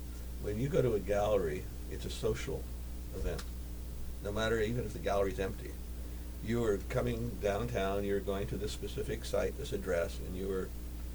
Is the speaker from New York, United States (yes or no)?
no; Hollywood, California, United States; Well, you know, I grew up in Hollywood.